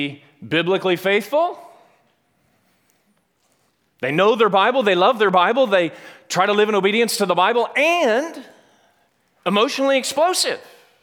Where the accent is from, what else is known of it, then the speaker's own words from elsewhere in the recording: Chicago, Illinois, United States; So we live in Chicago. We're from Chicago.